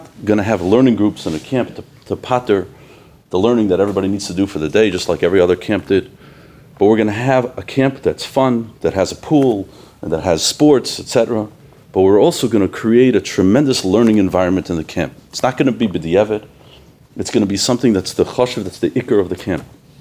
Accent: Queens, New York, United States; I grew up in Queens. I was a modern kid in Queens, New York.

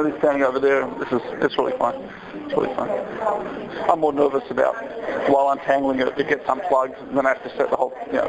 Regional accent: Australia; I'm from Australia, as you may hear from the accent, which is, I believe, also south of the Mason-Dixon line

